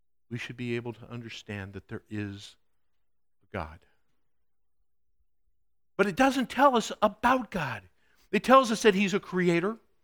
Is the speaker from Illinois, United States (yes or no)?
yes; Chicago, Illinois, United States; also born or lived in North Dakota, United States; You know, I grew up in the Chicago suburbs, and it's got light pollution in there